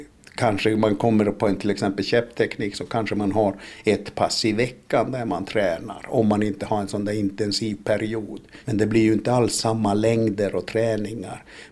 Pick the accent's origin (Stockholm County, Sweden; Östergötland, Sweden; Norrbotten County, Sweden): Norrbotten County, Sweden; Jag kallar mig svensk. Oftast. Fast jag vet ju att jag är född i Tornedal. Är det någon som frågar var jag kommer ifrån så är det ju Tornedal.